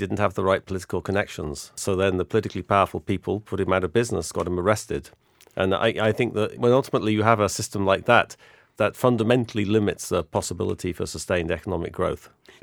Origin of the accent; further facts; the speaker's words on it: England, United Kingdom; I grew up in England during the heyday of Mrs. Thatcher